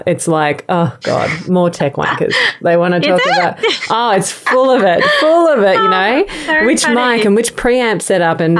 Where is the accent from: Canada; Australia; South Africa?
Australia; being an Australian